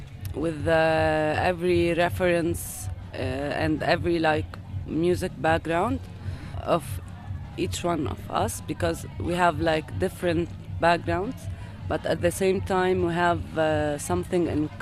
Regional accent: Lebanon; I'm a singer of … also. And we come from Lebanon.

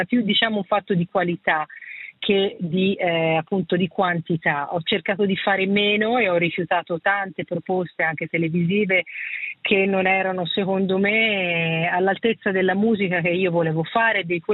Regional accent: Florence, Tuscany, Italy; born there; siamo nate a Firenze tutte e due, quindi abbiamo proprio frequentato la Firenze di quegli anni.

